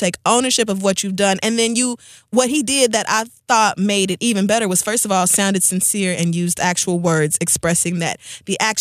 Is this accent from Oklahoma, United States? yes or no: yes; Oklahoma, United States; but maybe because I grew up in Oklahoma and I actually know Native Americans.